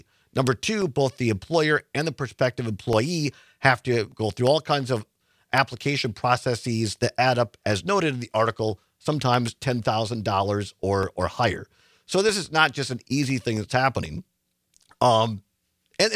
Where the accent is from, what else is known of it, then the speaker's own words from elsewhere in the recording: Richland Center, Wisconsin, United States; Rockwell Automation, big employer out in my hometown, Richland Center, manufacturing firm in Milwaukee, 66.